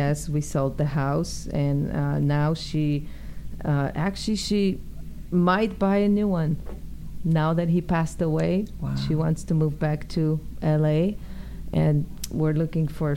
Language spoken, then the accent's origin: English; Poland; because I'm from Poland and we had to do things outside of the box. So it's my second nature.